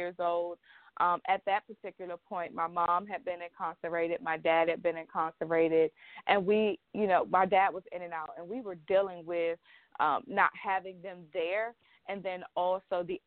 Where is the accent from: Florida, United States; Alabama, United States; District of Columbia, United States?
District of Columbia, United States; Washington; I grew up in Washington, D.C. area, and I grew up in a household, as I shared earlier, with my grandparents.